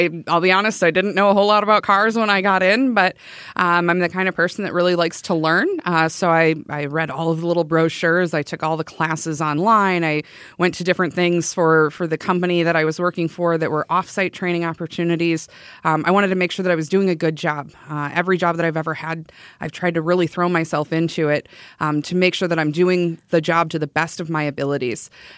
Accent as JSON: {"language": "English", "town": "Evansville", "region": "Wisconsin", "country": "United States", "tie": "born or raised there", "also_born_or_lived": "Madison", "said": "I was originally born in Madison, if you were to pull out my birth certificate. But my parents moved to the town where my dad is from, which is Evansville, Wisconsin."}